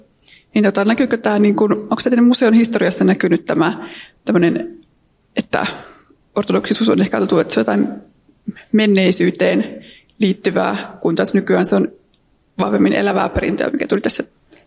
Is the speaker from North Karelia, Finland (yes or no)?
yes; North Karelia, Finland; Olen itse kotoisin Pohjois-Karjalasta